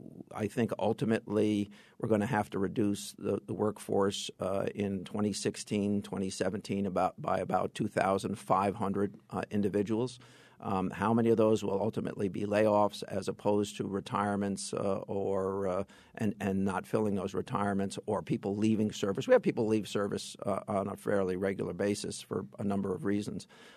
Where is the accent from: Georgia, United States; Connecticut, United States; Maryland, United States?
Connecticut, United States; I mean, I'm from Fairfield County.